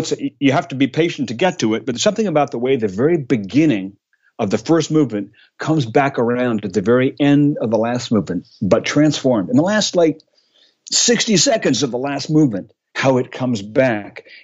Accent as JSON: {"language": "English", "region": "New Jersey", "country": "United States", "tie": "born or raised there", "said": "I grew up in New Jersey, and I grew up in a small private school in Jersey that was very arts focused"}